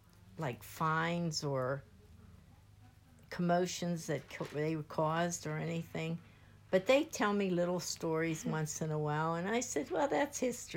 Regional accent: Avonmore, Pennsylvania, United States; I grew up in Avonmore, or in Kiske Township, where I'm living now. And it was just a big farm.

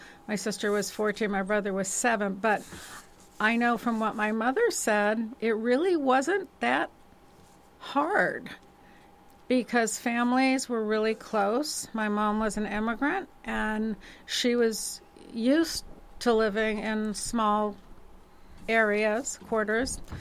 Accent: Los Angeles, California, United States; also born or lived in New York City; So I grew up really in West Los Angeles.

